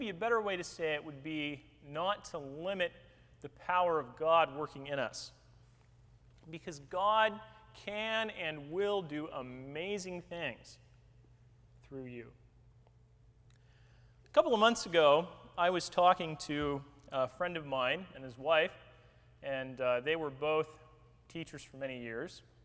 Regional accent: Oregon, United States; now in Watsontown, United States; I am originally from Oregon. I live now in Watsontown, Pennsylvania.

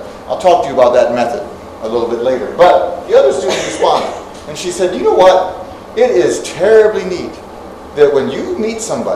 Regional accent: the Ozarks, United States; And growing up in the Ozarks, I know that. I resonate with the Ozarks.

